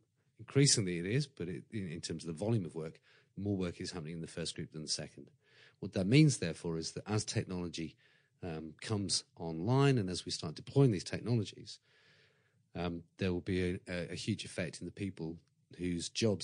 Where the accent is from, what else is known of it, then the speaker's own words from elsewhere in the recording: England, United Kingdom; moved away as an adult; now in Australia; One of the things that I like as a English expat now living and working here is that Australia has a natural worldview.